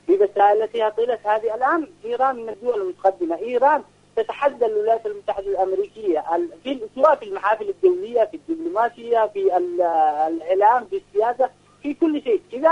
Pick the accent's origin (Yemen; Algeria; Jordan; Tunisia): Yemen; نحن كشعب يمني لا ننظر إلى السلطة